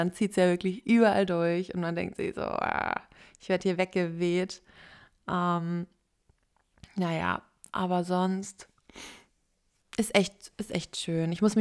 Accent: Hesse, Germany; wir kommen ja auch aus Nordhessen und da spricht man ja auch Dialekt teilweise.

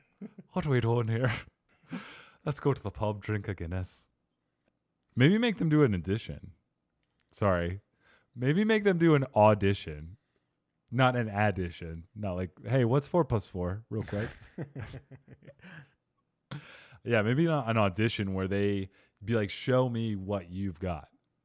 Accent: Kentucky, United States; Would you like to dance with me? I'm from Kentucky.

